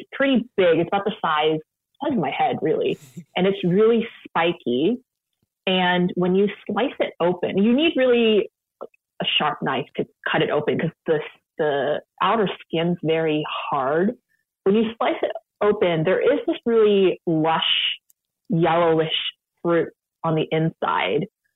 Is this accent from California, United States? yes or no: yes; San Francisco, California, United States; who I grew up in San Francisco, but she lived in New York